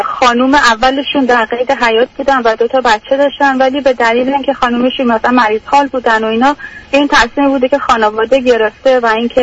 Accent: Iran; now in United States; 30 سالمه، تقریبا داره میشه 31 سالم، 5 ساله تقریبا یا بیشتر، حدودا 5 سال خورده که از ایران اومدم و امریکا زندگی میکنم.

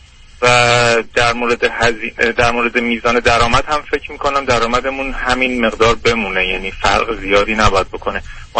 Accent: Iran; also born or lived in Canada; now in United States; من هم حدوداً 4 سال امریکا، البته قبلش کانادا بودم، از 2005 بیرون از ایران هستم.

